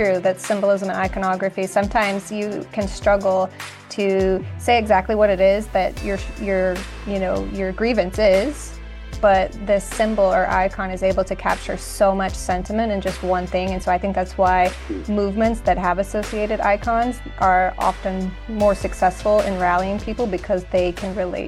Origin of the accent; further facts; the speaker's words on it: Kentucky, United States; And I'm from Kentucky. Basketball, college basketball is like a religion in Kentucky.